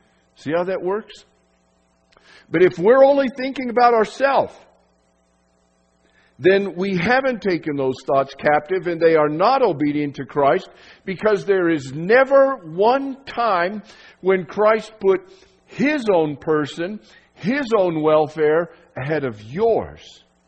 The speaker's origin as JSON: {"language": "English", "region": "Colorado", "country": "United States", "said": "I'm from Colorado."}